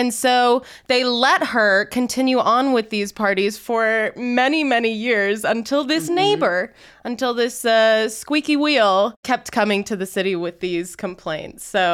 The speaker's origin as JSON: {"language": "English", "town": "Layton", "region": "Utah", "country": "United States", "tie": "born or raised there", "said": "And I remember like growing up in Layton, Utah, in a suburb, we were probably the only non-Mormon family in the neighborhood."}